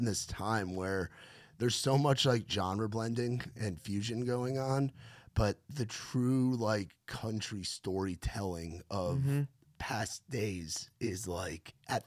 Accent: New York, United States; I've never been hunting, and I'm from New York, so I've never done it.

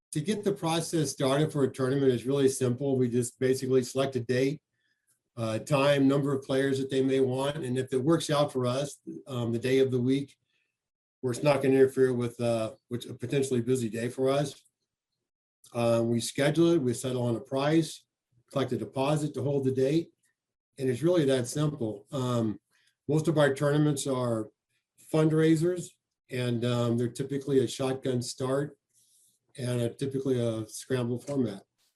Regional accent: Phoenix, Arizona, United States; I grew up in Phoenix and at a course called Maryvale.

